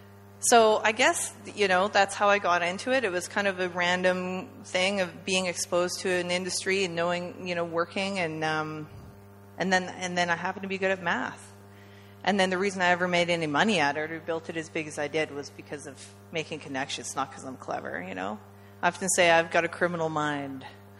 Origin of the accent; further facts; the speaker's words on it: Canada; I'm from Canada, so I got it.